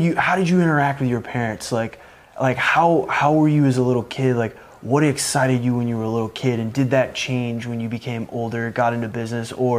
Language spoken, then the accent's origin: English; New Orleans, Louisiana, United States; I went back to New Orleans where I grew up in May.